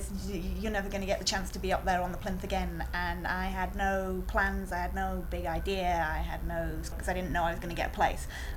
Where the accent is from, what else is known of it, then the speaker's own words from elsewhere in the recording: North West England, United Kingdom; I am 29 years old and I am from Lancashire.